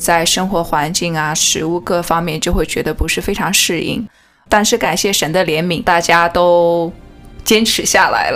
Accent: Henan, China; 因为我是在河南长大，所以当我们去到那些偏远山村的时候，对我来说是一种亲切感，是我想到我小时候在乡下跟奶奶一起生活。

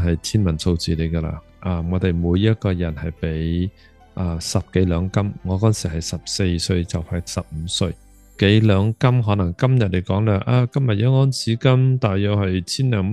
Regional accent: Vietnam; also born or lived in Hong Kong; now in Toronto, Canada; 我们是越南的难民第一批来了多伦多了，当时是79年8月我就来了多伦多。

